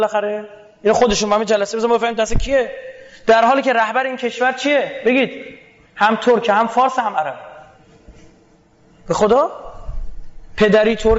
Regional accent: Iran; به خاطر اینکه میگم بچه ایرانم

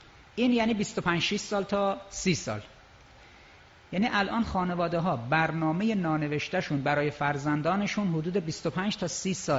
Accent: Tehran, Tehran Province, Iran; born there; توفیق نداشتم برای یه متولد تهرانم

